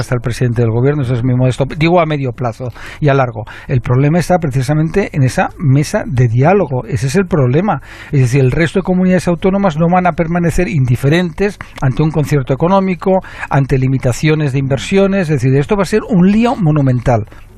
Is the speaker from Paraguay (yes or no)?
no; Catalonia, Spain; Y yo, como catalán y como español, me niego absolutamente.